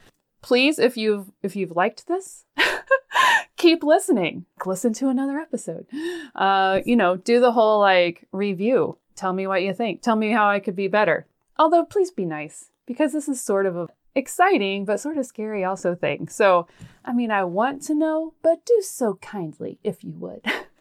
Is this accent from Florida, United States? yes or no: no; Kansas, United States; I grew up in Kansas on a farm and love my family of origin dearly.